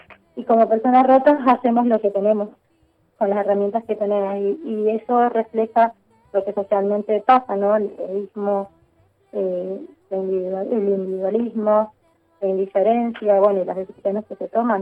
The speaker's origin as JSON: {"language": "Spanish", "town": "Coquimbito", "region": "Mendoza", "country": "Argentina", "tie": "born or raised there", "also_born_or_lived": "Godoy Cruz", "lives_now": "Las Heras, Argentina", "said": "Pero he pasado por muchos lugares, en mayormente, nací, crecí en Coquimbito, en Maipú."}